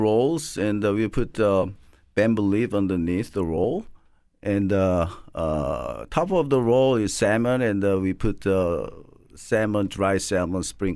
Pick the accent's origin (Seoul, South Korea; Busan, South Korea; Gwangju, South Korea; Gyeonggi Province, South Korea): Seoul, South Korea; English is a second language; moved away as an adult; also born or lived in Oregon; now in Kansas City, United States; Yes, I'm from Seoul, Korea. I was born in Seoul and raised up in Seoul. And we immigrated in 1982. And I living in the United States since 1982.